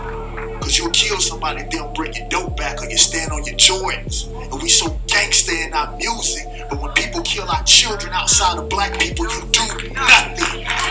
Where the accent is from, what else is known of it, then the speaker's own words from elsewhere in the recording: Mississippi, United States; I'm from Mississippi. We hold guns. I always know if you see … I got a gun.